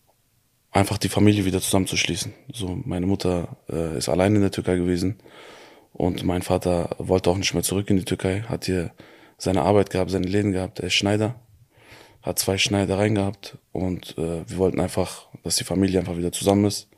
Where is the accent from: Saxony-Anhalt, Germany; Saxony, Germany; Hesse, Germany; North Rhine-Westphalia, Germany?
Hesse, Germany; Wiesbaden; Gefühlt, ich bin auf der Straße groß geworden. Und ich bin auch alleine, habe mich in Wiesbaden bewegt zwischen Wellrittstraße und Dürerplatz damals. Laden von meinem Vater war dort.